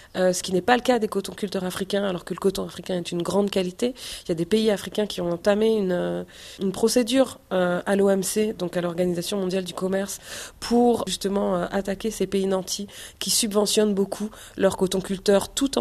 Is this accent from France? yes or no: no; Benin; moi, je suis béninoise